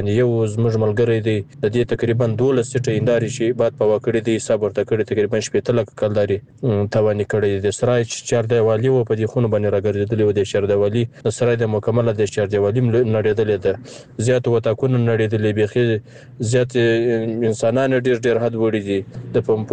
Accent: Farah, Afghanistan; زه چې خپل د فراه ولایت یم، د بکوا ولسوالۍ.

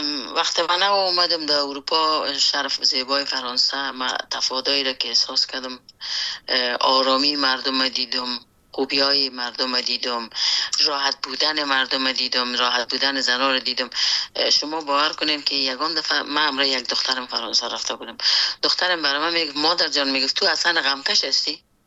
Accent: Afghanistan; born or raised there

